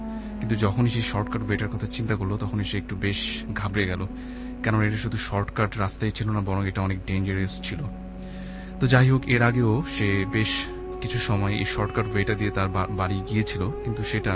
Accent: Dhaka, Dhaka Division, Bangladesh; পুরান ঢাকা থেকে এসেছি, আমি এসএসসি পড়ছি।

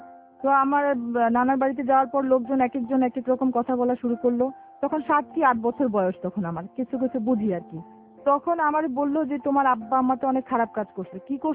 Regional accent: Dhaka, Dhaka Division, Bangladesh; আমার যখন 6 বছর বয়স তখন আমরা শ্যামলীতে চলে আসি

